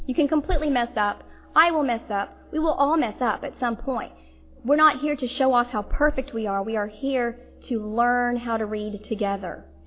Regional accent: Texas, United States; I'm from Texas, so it's like the Aggies and the Longhorns.

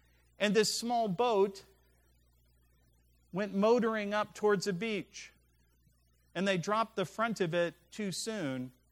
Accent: West Virginia, United States; And I'm from West Virginia, where the only opera had Grand Old in front of it.

